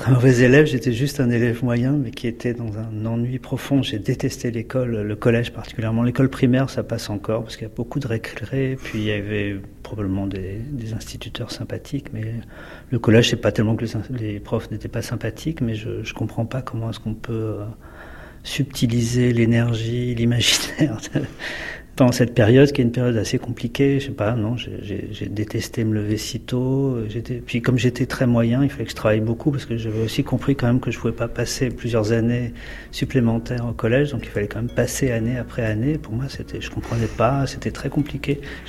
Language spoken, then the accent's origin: French; Brittany, France; J'avais envie de faire autre chose et j'ai quitté la Bretagne avec beaucoup de plaisir.